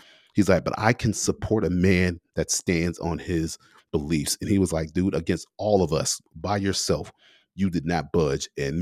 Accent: United States; that's not what I'm about as a Christian or as a cop or as just an American.

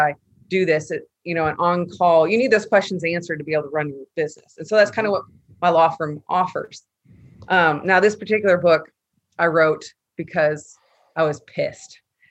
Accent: Illinois, United States; I'm originally from Northern Illinois. I grew up there

